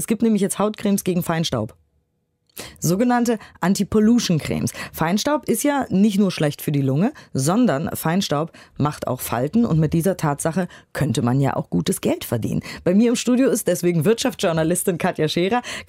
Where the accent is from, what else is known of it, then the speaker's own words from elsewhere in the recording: Berlin, Germany; ich komme aus Berlin.